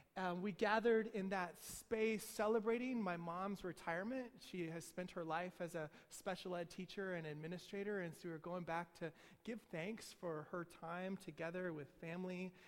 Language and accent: English; Kansas City, United States; that church in Kansas City, my hometown